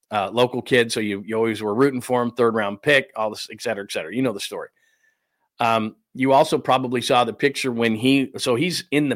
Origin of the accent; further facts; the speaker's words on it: California, United States; I just got traded from the only team I know. I'm from the Bay Area. Went to De La Salle, obviously.